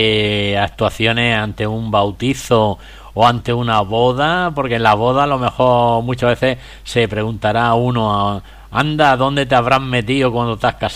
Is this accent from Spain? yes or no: yes; Andalusia, Spain; accent: Andalusian; Yo como soy andaluz, la R por medio del Choco no la pronuncio muchas veces